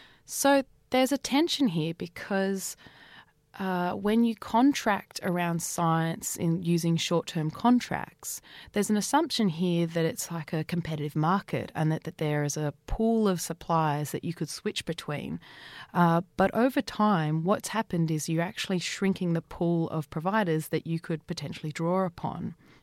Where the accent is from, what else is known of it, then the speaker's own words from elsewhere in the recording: Australia; the sort of research that we as Australian people want them to be doing.